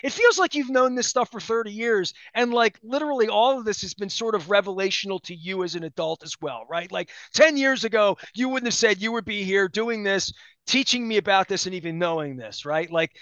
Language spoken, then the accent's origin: English; Dundalk, Maryland, United States; I have friends I grew up with in Dundalk